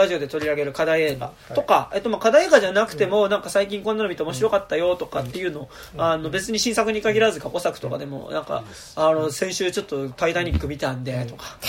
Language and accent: Japanese; Tokyo, Japan; そんな江戸っ子な部分が出てしまいました。